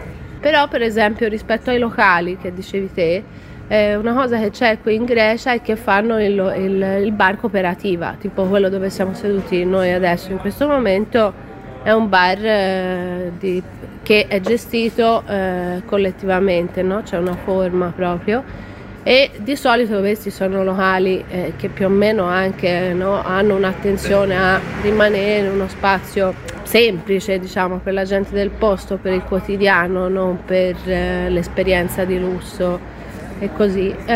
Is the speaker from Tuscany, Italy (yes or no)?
yes; Florence, Tuscany, Italy; Io sono di Firenze.